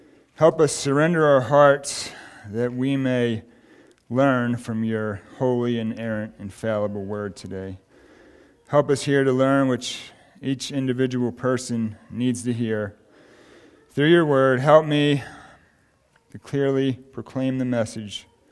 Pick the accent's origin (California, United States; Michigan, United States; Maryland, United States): Maryland, United States; Baltimore; I was raised in Baltimore in the Catholic religion.